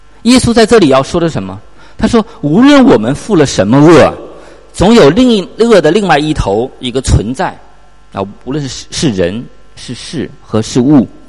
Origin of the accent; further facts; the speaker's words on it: China; 我们中国人嘛，骑自行车都是高手